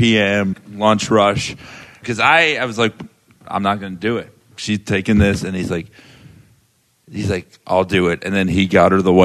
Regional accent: Florida, United States; I grew up in Florida, where it's still

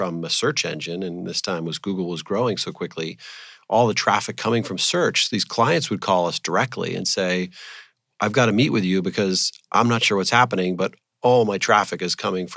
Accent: New York, United States; Grew up in outside of New York, actually, Westchester.

